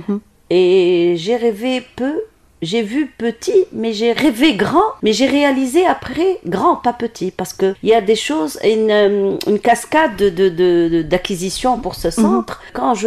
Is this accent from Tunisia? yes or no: yes; Tunisia; born there; Je suis née en Tunisie et, Inch'Allah, je mourrai en Tunisie.